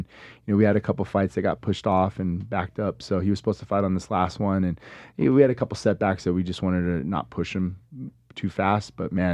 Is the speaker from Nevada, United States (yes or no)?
yes; Las Vegas, Nevada, United States; So being born and raised in Vegas